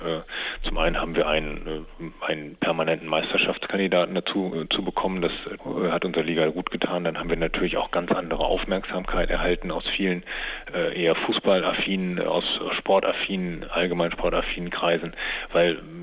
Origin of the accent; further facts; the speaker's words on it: Oldenburg, Lower Saxony, Germany; Wir haben auch ein sehr wettbewerbsfähiges Team in Oldenburg. Meine Heimatstadt, es freut mich